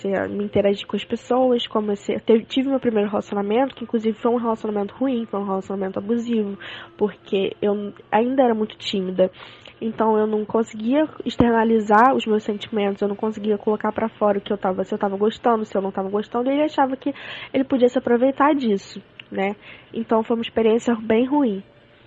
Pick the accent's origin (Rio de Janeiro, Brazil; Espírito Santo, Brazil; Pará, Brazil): Rio de Janeiro, Brazil; Niterói; tenho 19 anos, sou de Niterói, Rio de Janeiro, sou graduando em Letras em Inglês pela UF